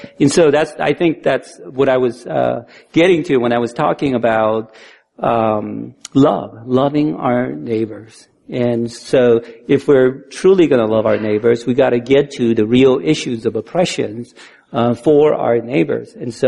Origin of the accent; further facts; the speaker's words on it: United States; And I am an American, and I pledge allegiance to who we are in America.